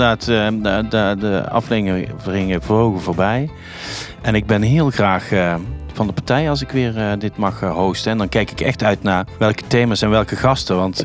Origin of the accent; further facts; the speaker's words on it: Lieshout, North Brabant, Netherlands; Ik ben opgegroeid in Lieshout en ik had altijd het idee dat aan de toog